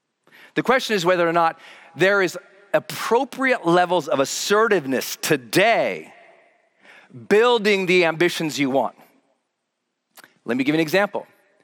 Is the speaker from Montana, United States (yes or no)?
yes; Montana, United States; I grew up in towns in Montana where there wasn't two sides of the track. Our towns were so poor, there wasn't a track.